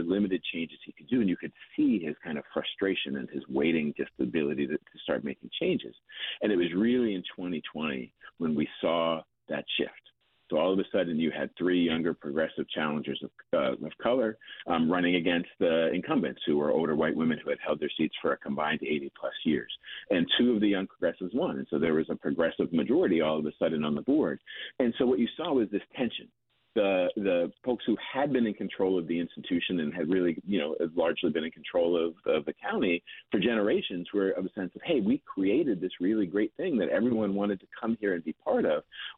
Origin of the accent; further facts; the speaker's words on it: Penn Hills, Pennsylvania, United States; And so when I went back to Penn Hills, my hometown